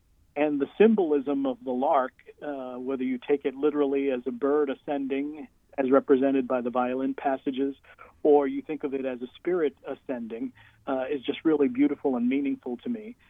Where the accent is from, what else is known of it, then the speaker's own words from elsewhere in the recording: New York City, New York, United States; Growing up in New York City, but of Cuban immigrant parents, I heard a lot of the music of their lifetime.